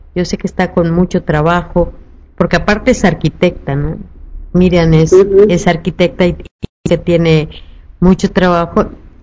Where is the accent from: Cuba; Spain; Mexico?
Mexico; Yo, mexicana.